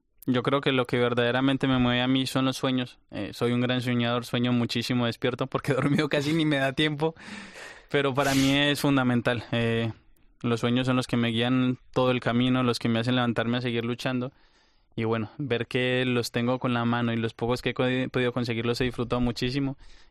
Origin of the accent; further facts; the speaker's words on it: Colombia; La tauromaquia en mi país está en cuidados intensivos.